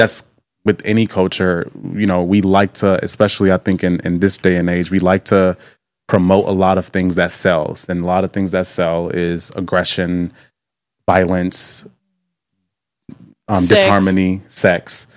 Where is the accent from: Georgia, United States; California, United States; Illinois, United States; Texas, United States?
Illinois, United States; Chicago; born there; I was born here, then that's the one. I was born in Chicago.